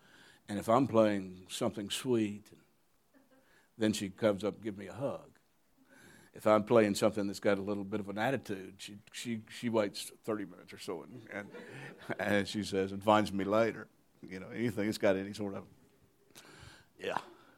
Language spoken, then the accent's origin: English; Alabama, United States; No, I grew up in North Alabama, and I felt God calling me.